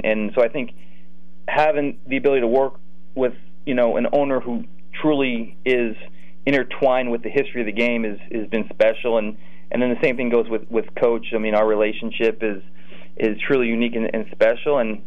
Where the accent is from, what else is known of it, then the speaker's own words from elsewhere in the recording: Mount Carmel, Pennsylvania, United States; especially coming from a place like Mount Carmel, growing up in Pennsylvania, football is so important.